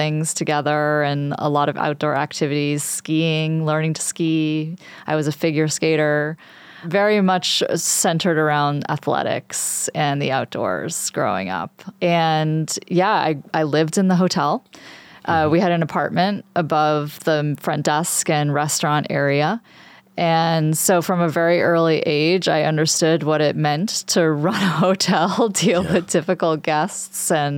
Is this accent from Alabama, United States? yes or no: no; Stowe, Vermont, United States; So growing up in Stowe, I mean, it's really an idyllic lifestyle. I mean, you're in the middle of the Green Mountains and lots of outdoor space and small rural town.